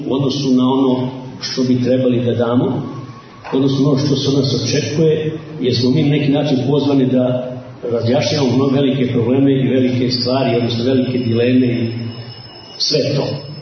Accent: Croatia; born there; Ja sam iz Hrvatske rodom

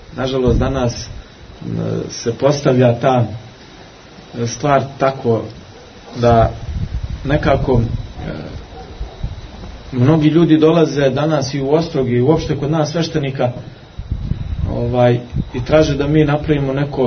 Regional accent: Montenegro; kod nas u Crnoj Gori

